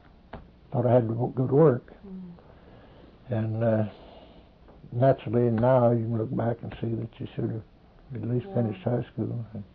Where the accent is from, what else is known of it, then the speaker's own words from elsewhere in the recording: Haskell, United States; born there; Yes, I was born in Haskell in 1910